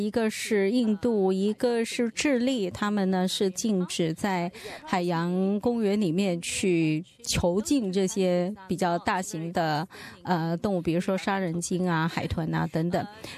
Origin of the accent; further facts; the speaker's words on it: Australia; 而且我们澳大利亚人非常的幸运